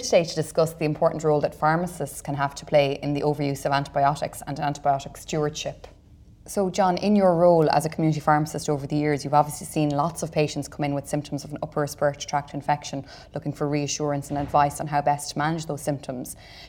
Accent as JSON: {"language": "English", "country": "Ireland", "said": "I'm an Irish general practitioner with a special interest in antibiotic overuse."}